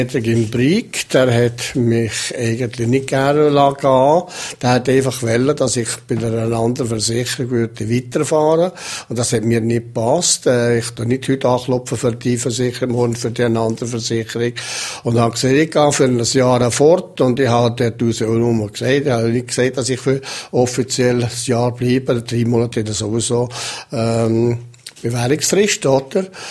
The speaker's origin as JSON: {"language": "German", "region": "Valais", "country": "Switzerland", "said": "ich bin ein Walliser geblieben."}